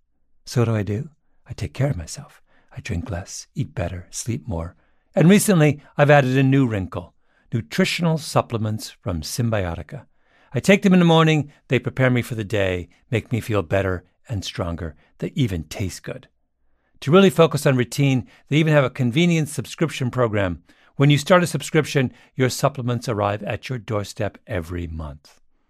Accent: Canada; On race in the United States, I'm an outsider. I'm Canadian. My family is half West Indian, which is a very different cultural experience than being an African American.

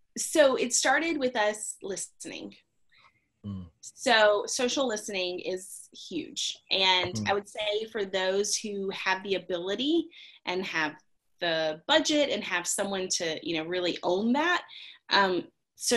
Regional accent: Alabama, United States; this girl from Alabama, and they thought I was so funny because of my accent

